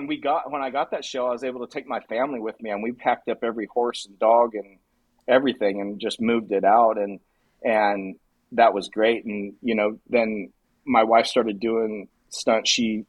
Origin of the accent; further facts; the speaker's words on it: Paso Robles, California, United States; Just my background is I grew up in Paso Robles. My family, my grandfather, owned a cattle ranch outside of Paso Robles, which we still own.